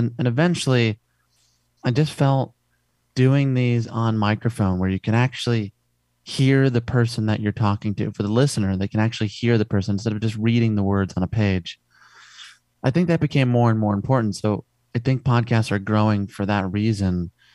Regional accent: Chicago, Illinois, United States; You know, I come from Chicago

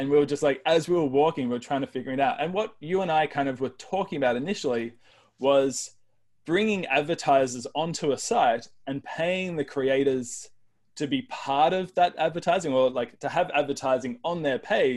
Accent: Australia; now in Portland, United States; So I am Australian, but I live in Portland, Oregon in the US.

